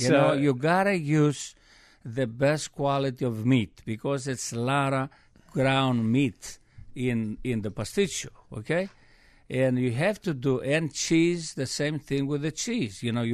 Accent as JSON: {"language": "English", "country": "Greece", "said": "Well, I tell you, I come from Greece, and I love Greece"}